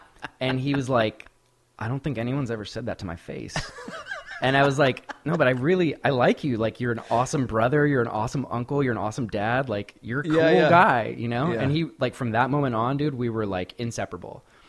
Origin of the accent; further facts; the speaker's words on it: Seattle, Washington, United States; Growing up in Seattle, it was like, you know … played a different set every night.